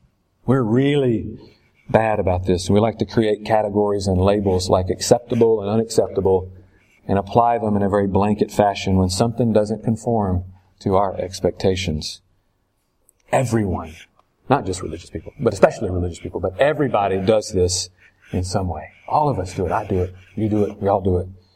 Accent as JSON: {"language": "English", "region": "Southern United States", "country": "United States", "said": "this is just my experience as a Southerner coming in."}